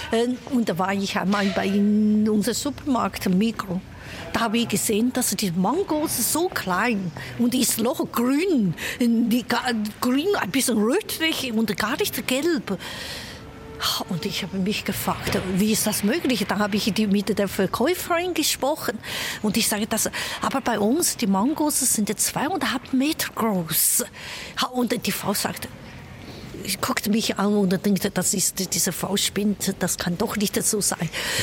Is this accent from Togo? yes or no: no; Chongqing, China; now in Zürich, Switzerland; damals in Chongqing und in meiner Heimat hat es schon diese Wolkenkratzer schon gegeben. Und dann hier in Zürich, das ist relativ bescheiden